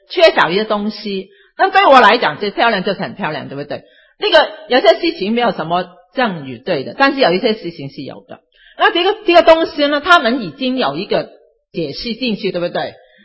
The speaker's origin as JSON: {"language": "Chinese", "country": "China", "said": "但是我们尤其是我们中国人，因为我们五千年来很多苦难，很多天灾人祸，所以我们心里面在心里面充满害怕"}